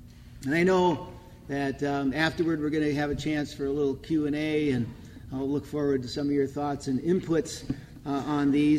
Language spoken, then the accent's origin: English; North Dakota, United States; In North Dakota, my home state, exports account for 50% of the agriculture production.